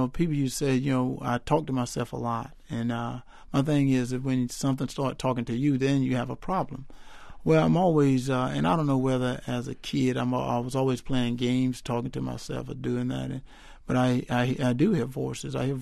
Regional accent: Wrightsville, Georgia, United States; Well, where I grew up at in Wrightsville, Georgia, I didn't.

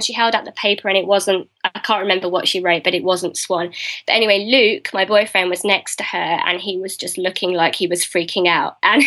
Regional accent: England, United Kingdom; And also, he was talking about me eating candy and being British. She wouldn't have spelled out the word candy any more than I would. We would say sweets. In England, we eat sweets.

